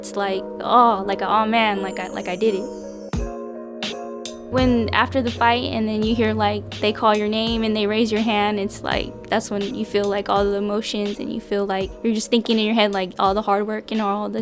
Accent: California, United States; especially from where we come from, the East Bay.

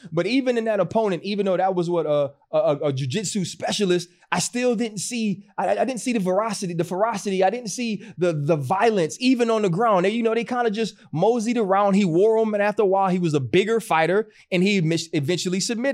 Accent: Louisiana, United States; And when we were growing up in Louisiana, you weren't hooping.

